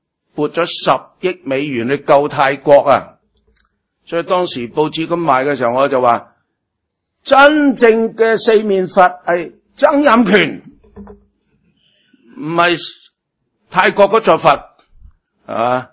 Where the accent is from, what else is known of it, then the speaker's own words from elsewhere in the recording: China; 我哋中国人成日想移民去嗰啲地方啊